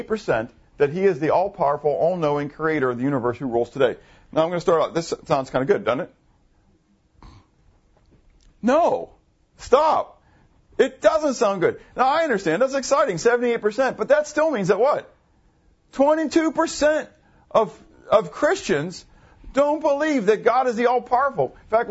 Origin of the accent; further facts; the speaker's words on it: the North, United States; I was people down here in the South because I'm from what? I'm from the North, right?